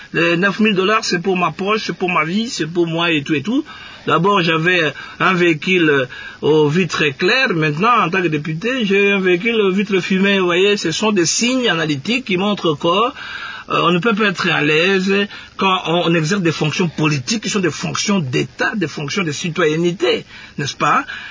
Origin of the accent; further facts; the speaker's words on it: Ngambi, DR Congo; born there; also born or lived in Kisangani / Kinshasa; Je suis né à Ngambi, il ne faut pas que je considère Kisangani comme Ngambi.